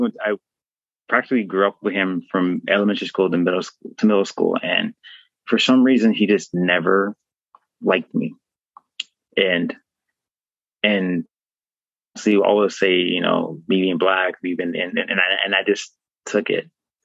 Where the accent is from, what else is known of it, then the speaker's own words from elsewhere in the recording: Texas, United States; Growing up in South Texas, my family, we lived in the Latin area, and we're the only black family in the neighborhood, more than likely.